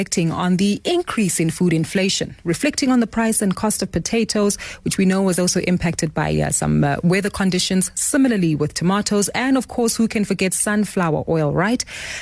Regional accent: South Africa; but also for us as South African consumers

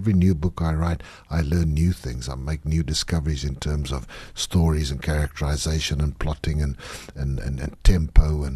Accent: Klerksdorp, North West, South Africa; I grew up in Klerksdorp in what is today the Northwest Province, in a mining town where there were no writers

